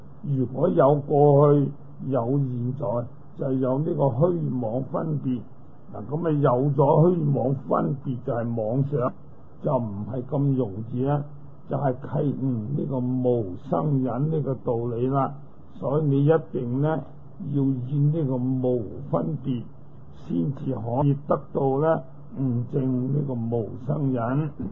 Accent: Guangdong, China; accent: Cantonese; 如果以我哋廣東話嚟講啦

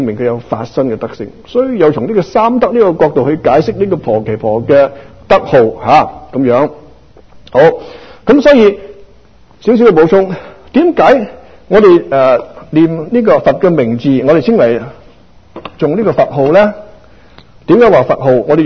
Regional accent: Guangdong, China; 就以我哋廣東人或者唐人去講

